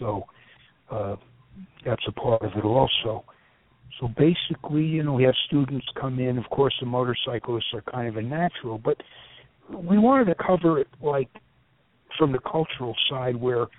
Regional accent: New Windsor, New York, United States; I think this is where we, you know, my dad or myself grew up. We're from New Windsor, Newburgh, this area.

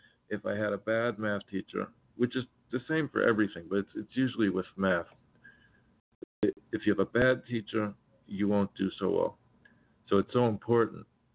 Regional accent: Miami, Florida, United States; growing up in Miami, being a native of Miami, being born there and then growing up here

